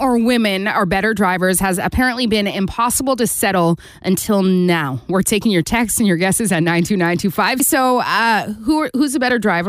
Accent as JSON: {"language": "English", "region": "the Maritimes", "country": "Canada", "tie": "born or raised there", "lives_now": "Montreal, Canada", "said": "when I moved to Montreal, I had to learn that you don't always let people go because I grew up in the Maritimes and you're always making space for everyone."}